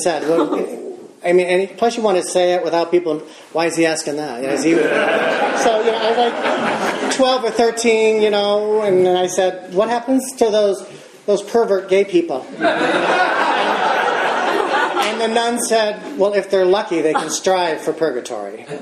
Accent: Michigan, United States; also born or lived in Detroit; I was born in Detroit, but we grew up on the other side of the state, Michigan, on a lake. There's Catholics, so we went to Catholic schools for 12 years

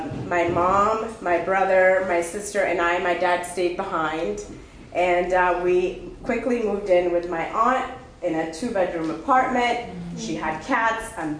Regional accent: Addis Ababa, Ethiopia; I am a child of immigrants. I was born in Ethiopia, in a town called Addis Ababa.

